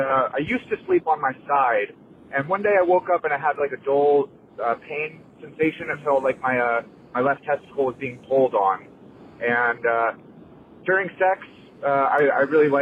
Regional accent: California, United States; I'm from California, and I have a question about my testicles.

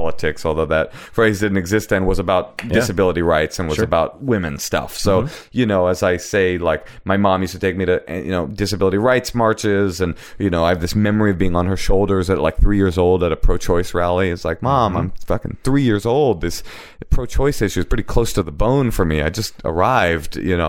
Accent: Oakland, California, United States; When I was growing up in Oakland, Oakland's primary bent, especially in the public school system, was keeping its head above water.

